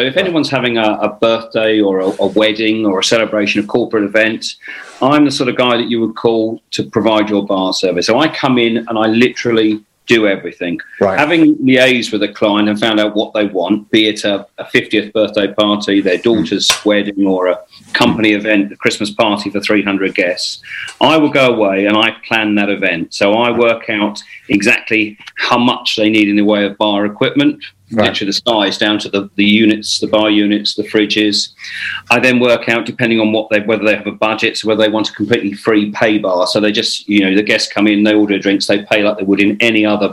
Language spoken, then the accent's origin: English; Canterbury, South East England, United Kingdom; I've been born and bred in Kent, always lived in Kent all my life, in and around the Canterbury area.